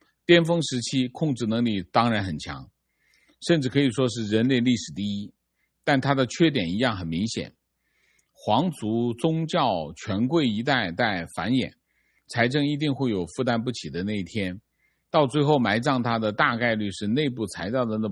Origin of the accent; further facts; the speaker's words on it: Taiwan; 作为一个台湾人，对文革没有实感，但白色恐怖是父辈深刻的记忆